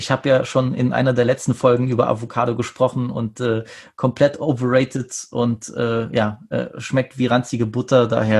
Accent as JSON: {"language": "German", "country": "Poland", "said": "Ich als Pole"}